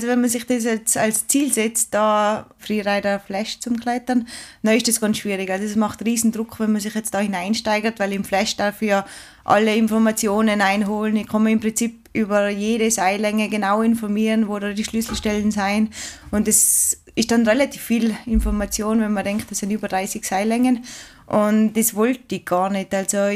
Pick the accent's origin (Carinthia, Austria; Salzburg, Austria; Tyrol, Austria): Tyrol, Austria; Strengen; now in Vorarlberg, Austria; Also ich bin in Strengen am Adelberg aufgewachsen, im Tirol, und wohne aber schon seit, ich glaube, 16 Jahren im Vorarlberg.